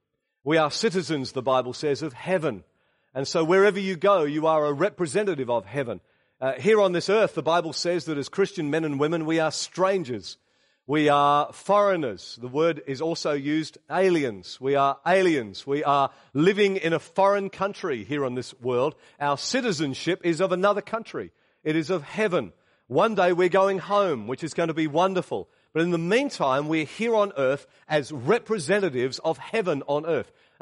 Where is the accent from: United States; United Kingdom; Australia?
Australia; You know, we're from Australia, but more importantly, we're from heaven.